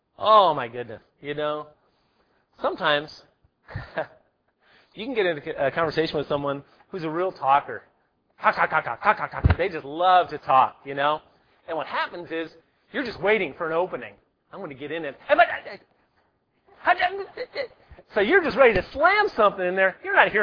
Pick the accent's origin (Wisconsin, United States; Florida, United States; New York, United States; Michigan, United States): New York, United States; But I was perceived because I was from New York and probably because I did carry an attitude, you know.